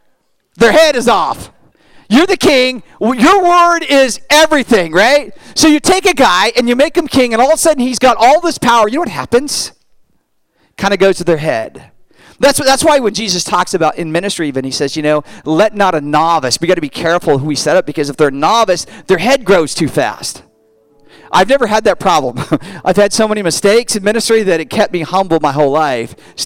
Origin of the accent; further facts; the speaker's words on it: Derby Acres, California, United States; When I was a kid growing up in Derby Acres